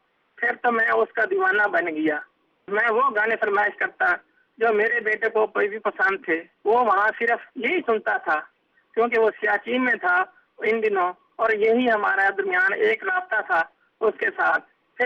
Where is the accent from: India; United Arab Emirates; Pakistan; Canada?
Pakistan; Shorkot, Punjab; اور میں شورکوٹ کا رہنے والا ہوں.